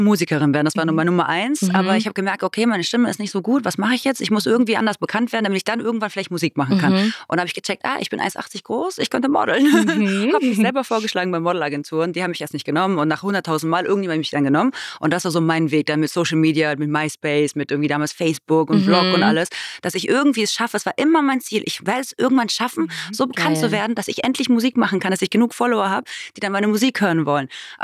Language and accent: German; North Rhine-Westphalia, Germany; Ich komme aus NRW.